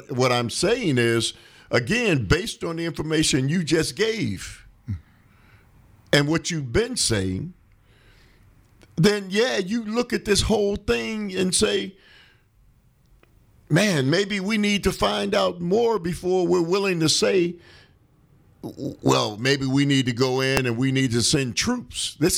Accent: United States; I mean, as an American, I see that a little differently now.

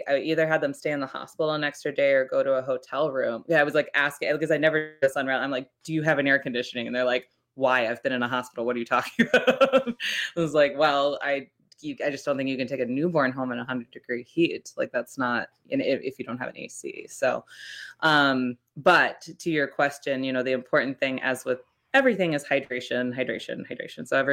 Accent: Virginia, United States; Right. Well, I grew up in Virginia.

